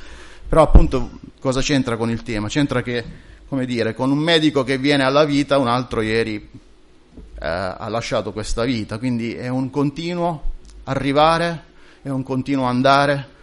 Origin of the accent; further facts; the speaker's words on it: Apulia, Italy; sono tornato, dopo credo più di 20 anni in questo periodo dell'anno, nel mio paese di origine, in Puglia appunto